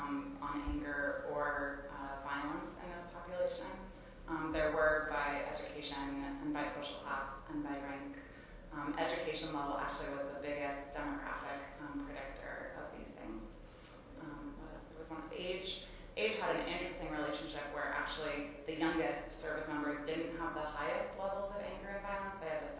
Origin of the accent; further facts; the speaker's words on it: Ohio, United States; I'm also from Ohio.